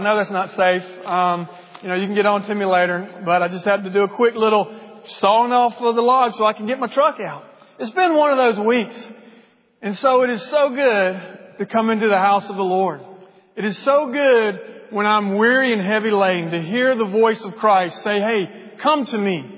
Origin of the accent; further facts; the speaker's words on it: Milledgeville, Georgia, United States; I grew up in a little middle Georgia town called Milledgeville, Georgia.